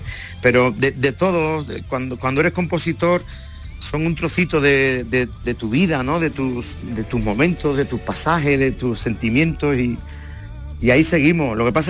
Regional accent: Jerez de la Frontera, Andalusia, Spain; voy a volver a hacer un concierto en mi tierra, en esta candidatura a ciudad europea

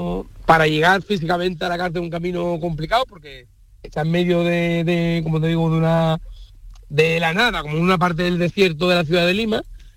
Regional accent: Utrera, Andalusia, Spain; pues yo dije que era Utrera y sí, pues dije, o sea, coño, pues yo también soy de Utrera

